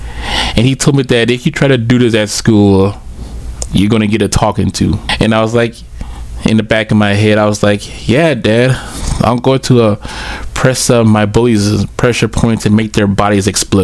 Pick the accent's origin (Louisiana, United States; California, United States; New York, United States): Louisiana, United States; New Orleans; While we was also growing up in New Orleans, every Sunday I always watch